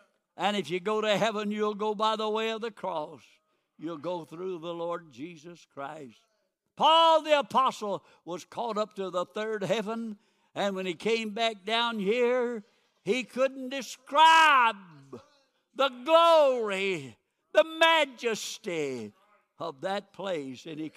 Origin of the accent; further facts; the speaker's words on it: Simpsonville, South Carolina, United States; born there; I was born down in Simpsonville, just outside of Greenville.